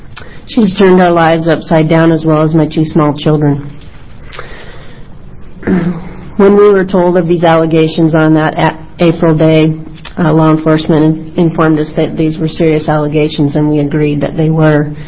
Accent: Klamath Falls, Oregon, United States; I'm from Klamath Falls, Oregon.

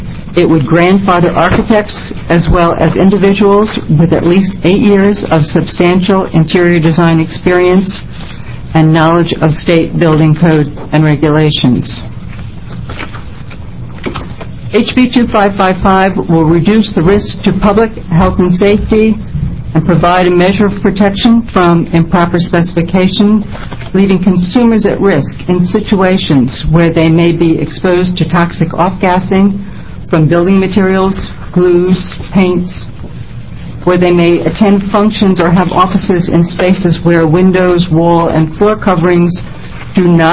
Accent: Oregon, United States; I'm from Southern Oregon.

